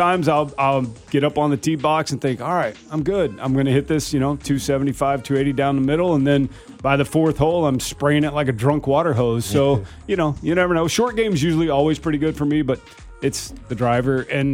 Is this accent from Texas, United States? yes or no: yes; Texas, United States; Dude, I'm from Texas. I can take anything.